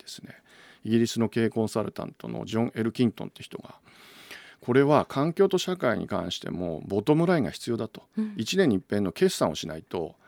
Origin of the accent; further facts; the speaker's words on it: Fujisawa, Kanagawa, Japan; 2015年に、はい、私神奈川県藤沢市出身なんですが、はい、戻ってきまして、はい、もう今7年目ですかね、地元の大学で、うん、女子大におります。